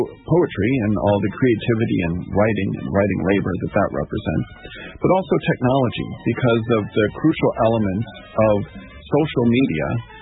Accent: Washington, District of Columbia, United States; also born or lived in Berkeley; As the son of a librarian, I certainly know that I did growing up in Washington, D.C.

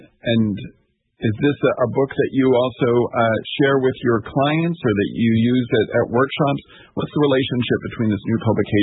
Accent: Washington, District of Columbia, United States; also born or lived in Berkeley; As the son of a librarian, I certainly know that I did growing up in Washington, D.C.

